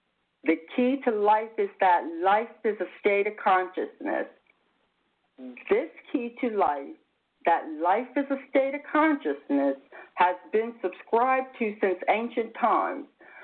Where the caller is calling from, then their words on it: Bridgeton, New Jersey, United States; I'm broadcasting from Bridgeton, New Jersey